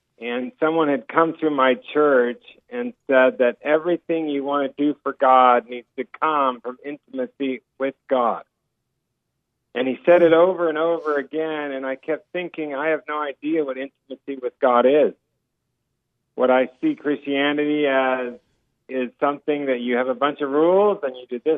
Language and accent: English; Manhattan Beach, California, United States; Small part of town called Manhattan Beach, and that's where my parents met.